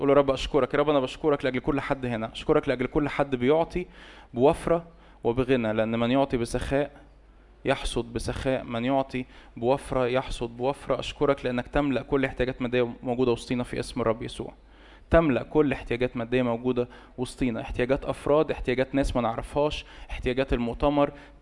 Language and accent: Arabic; Egypt; بس أنا عارف إن إحنا كمصريين لسه محتاجة دماغنا تتظبط في القصص دي